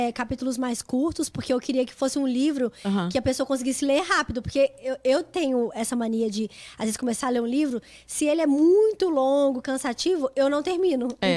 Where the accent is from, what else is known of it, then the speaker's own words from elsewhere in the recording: Belo Horizonte, Minas Gerais, Brazil; eu sou de Belo Horizonte, natural de Belo Horizonte. E mais ou menos com uns 18 anos, eu comecei a fazer um curso no Brasil de biotecnologia.